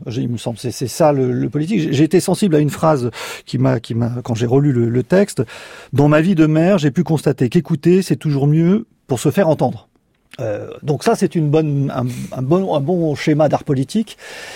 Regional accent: France; now in Paris, France; moi, je suis parisien, j'ai pas de voiture, donc ça me concerne pas. Mais il suffit que j'aille en province, dans ma province natale

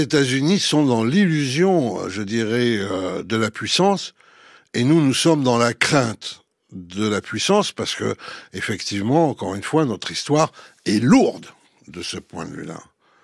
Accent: France; En tant que Français, en tant que Européen

